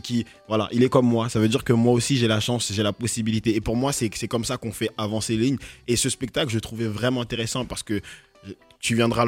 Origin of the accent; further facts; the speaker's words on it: Abidjan, Côte d’Ivoire; born there; Moi, je suis né à Babi.